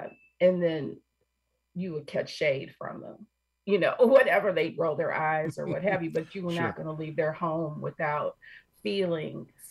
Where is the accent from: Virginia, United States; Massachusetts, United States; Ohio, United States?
Ohio, United States; Cleveland; And I grew up in Cleveland, Ohio.